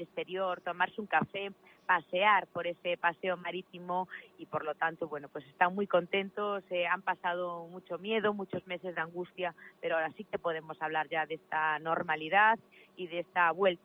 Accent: Galicia, Spain; como gallega nos podemos sentir muy orgullosos.

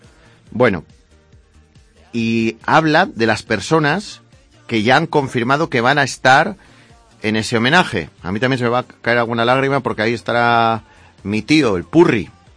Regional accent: Spain; Me cuesta decir Girona, en Gerona, que somos españoles

